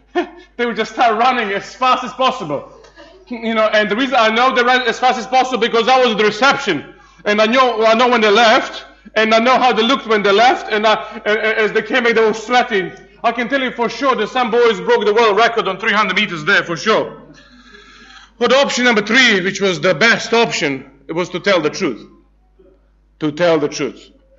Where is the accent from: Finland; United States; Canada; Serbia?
Serbia; And I'm a Serbian. I'm from Serbia.